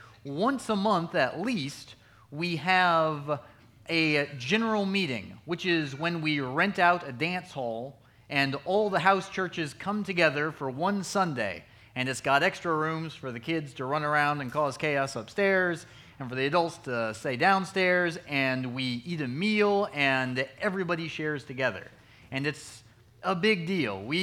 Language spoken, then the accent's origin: English; Huntsville, United States; I grew up here in Huntsville. I am one of Central's missionaries in Russia